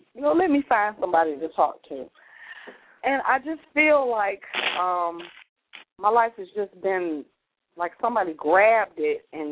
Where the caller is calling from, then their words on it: Detroit, Michigan, United States; I'm calling from Detroit, Michigan.